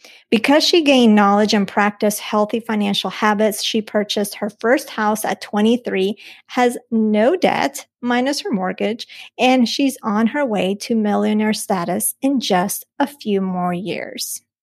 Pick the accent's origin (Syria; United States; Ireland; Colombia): Colombia; If you recall, I'm from Colombia, from the mountains.